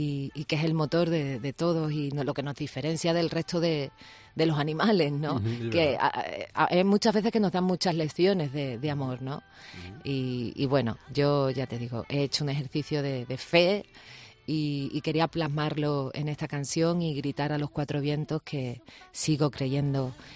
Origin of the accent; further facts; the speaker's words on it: Cádiz, Andalusia, Spain; En Cádiz, bueno, aparte de que es mi tierra y que cada vez que voy es como respirar aire fresco y además nostalgia y volver a tus raíces, ¿no?